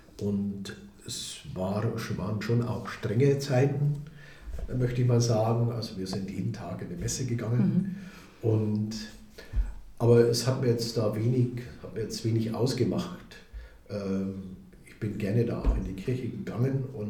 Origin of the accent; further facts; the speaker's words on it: Eschenbach, Bavaria, Germany; in meiner Heimat in Eschenbach war ein Kaplan